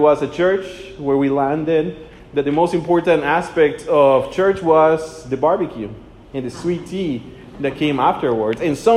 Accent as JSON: {"language": "English", "country": "El Salvador", "tie": "born or raised there", "also_born_or_lived": "Central America", "said": "16 years of my life, I grew up all throughout Central America. El Salvador during Civil War, El Salvador during the earthquakes."}